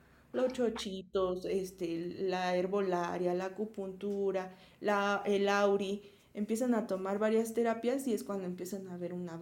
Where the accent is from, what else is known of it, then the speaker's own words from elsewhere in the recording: Mexico; entonces es lo bonito de aquí, de nosotros, que nos gusta cuidar.